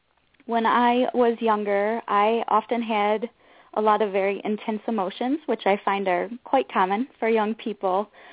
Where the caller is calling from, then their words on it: Schoolcraft, Michigan, United States; I'm calling from Schoolcraft, Michigan.